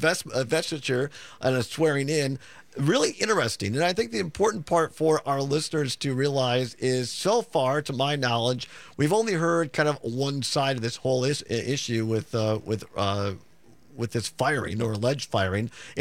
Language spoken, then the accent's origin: English; Richland Center, Wisconsin, United States; incidentally from my hometown Richland Center